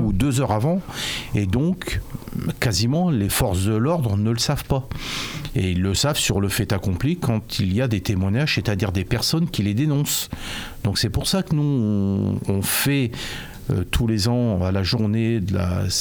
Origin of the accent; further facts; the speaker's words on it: Péronne, Hauts-de-France, France; parce que nous sommes de Péronne